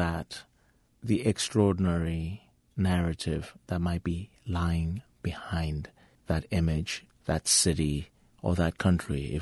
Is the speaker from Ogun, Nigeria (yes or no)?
no; Lagos, Nigeria; also born or lived in Michigan, United States; being in Nigeria, having grown up in Nigeria, illuminates my understanding of American, even though I'm an American.